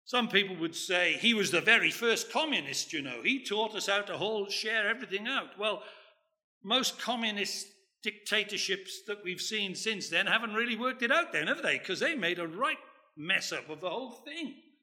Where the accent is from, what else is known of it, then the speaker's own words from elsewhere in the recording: Wales, United Kingdom; because I'm a Welshman and we don't have any trouble talking for a long time, you know.